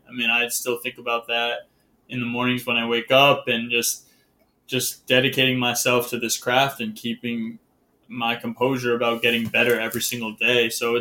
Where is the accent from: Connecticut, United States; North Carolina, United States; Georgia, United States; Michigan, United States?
Connecticut, United States; I fell in love with the NBA, just being a part, being living in Connecticut, growing up in Connecticut.